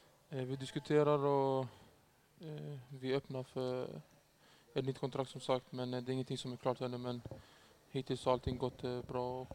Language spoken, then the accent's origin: Swedish; Halmstad, Halland County, Sweden; Född och uppvuxen i Halmstad.